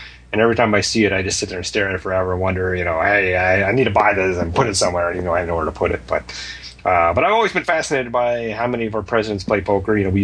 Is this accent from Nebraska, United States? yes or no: no; Columbus, Ohio, United States; found out there's a new play that's debuting in my hometown of Columbus, Ohio.